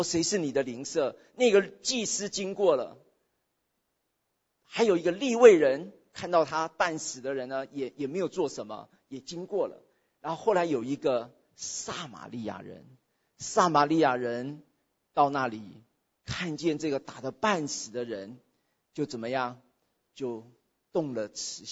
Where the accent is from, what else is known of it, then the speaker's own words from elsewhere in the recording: China; now in United States; 我们中国人有时候也有很深的骄傲哈。我们来到美国不管多少年了啊